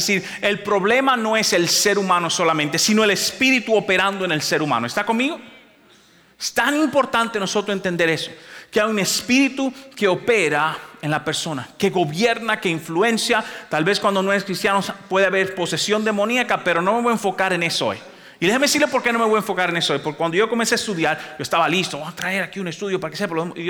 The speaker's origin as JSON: {"language": "Spanish", "country": "Dominican Republic", "said": "yo vengo de un país, tal vez usted no sabe, yo vengo de República Dominicana, que está al lado, es la misma isla junto con Haití, se llama la Isla Española."}